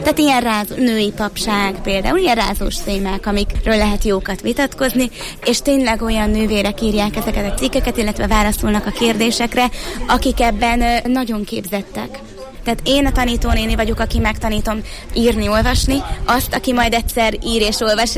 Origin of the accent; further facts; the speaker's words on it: Szombathely, Vas, Hungary; én szombathelyi vagyok